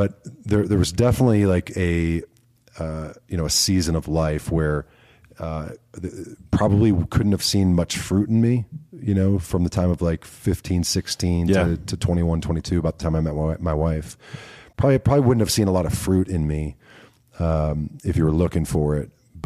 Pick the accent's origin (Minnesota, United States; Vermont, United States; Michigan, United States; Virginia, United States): Michigan, United States; Detroit; now in Fort Worth, United States; Yeah, I grew up in the Detroit area, and my dad was in professional baseball, so we moved around a lot.